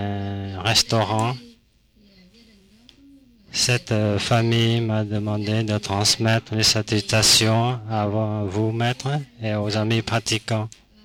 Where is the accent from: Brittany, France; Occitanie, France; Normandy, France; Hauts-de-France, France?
Occitanie, France; Perpignan; Je viens de Perpignan et j'ai deux familles.